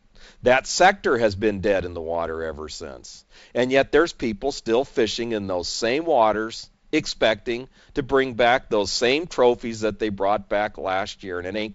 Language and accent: English; San Diego, California, United States; I grew up with many in the Point Loma area. We used to have a big tuna industry in San Diego. And I grew up right in the midst of it all.